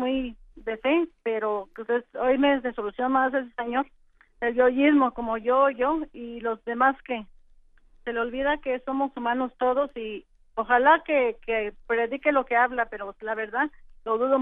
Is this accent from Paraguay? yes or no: no; Mexico; yo soy de México